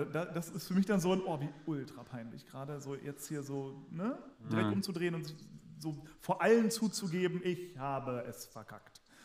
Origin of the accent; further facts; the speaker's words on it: Germany; now in Vienna, Austria; Ich fühle mich jetzt zum Beispiel als Deutscher in Wien manchmal eingeschüchtert, weil ich weiß, viele Wiener mögen Deutsche nicht.